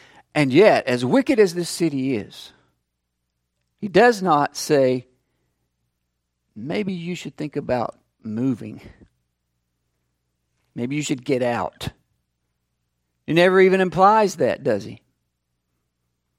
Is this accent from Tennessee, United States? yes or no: yes; Chattanooga, Tennessee, United States; Coming closer to home, we think of Chattanooga, my hometown, the scenic city, right?